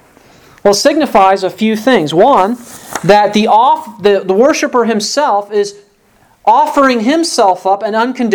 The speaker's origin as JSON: {"language": "English", "town": "Chicago", "region": "Illinois", "country": "United States", "tie": "born or raised there", "said": "When I grew up in Chicago, I went to the Pacific Garden Mission, which does outreach and has homes for the homeless."}